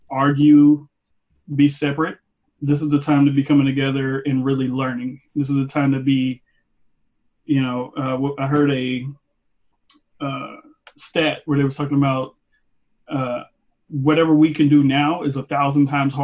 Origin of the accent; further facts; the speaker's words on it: Tulsa, Oklahoma, United States; now in Memphis, United States; Yeah, well, I'm from Tulsa, Oklahoma, and just kind of by way living in Memphis right now.